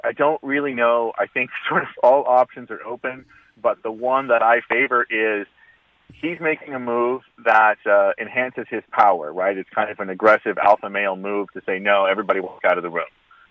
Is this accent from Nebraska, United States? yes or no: no; Kansas, United States; So I've voted for Republicans. I come from Kansas. Go Jayhawks.